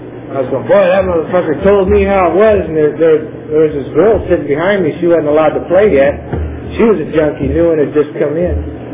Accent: California, United States; I'm in the Bay Area. I'm from the San Joaquin Valley, you know.

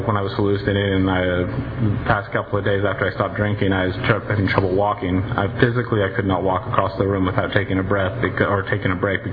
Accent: Porterville, California, United States; I grew up in Porterville, so I know this area somewhat well.

